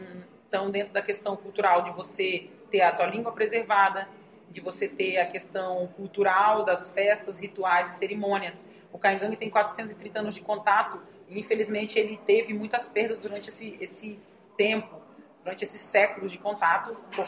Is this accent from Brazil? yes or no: yes; Rio Grande do Sul, Brazil; born there; Eu nasci na aldeia do Ligeiro, que é uma aldeia próxima, deixa eu ver uma referência, próxima de Passo Fundo.